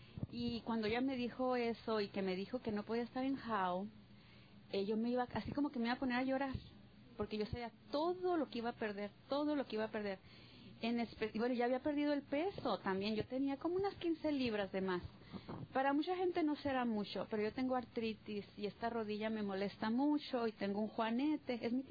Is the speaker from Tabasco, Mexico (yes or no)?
no; Chihuahua, Mexico; now in Armor, United States; comedora compulsiva. Ahorita vivo en el norte de Alabama, en un pueblito que se llama Armor, y soy de Chihuahua, México.